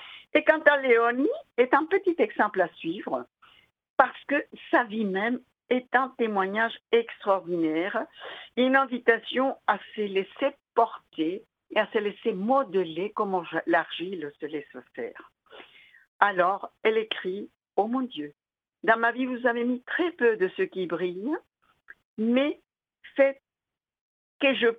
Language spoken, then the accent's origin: French; Colombia; now in France; je suis née en Colombie et j'ai fait mes études en Colombie et j'ai connu mon mari à 44 ans, on s'est mariés, donc je suis française par mariage